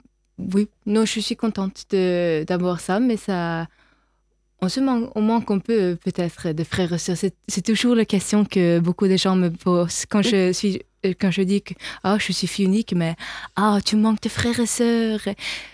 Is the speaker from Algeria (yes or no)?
no; Bergen, Vestland, Norway; French is a second language; Moi, je suis née à Bergen, et c'est où j'ai grandi. C'est une ville à l'ouest de Norvège. C'est jusqu'à côté de la mer.